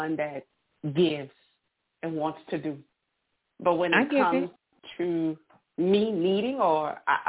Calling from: Louisiana, United States; And I'm calling from Louisiana.

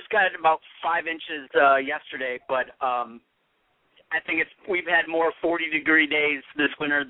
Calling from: Michigan, United States; I'm calling from Michigan.

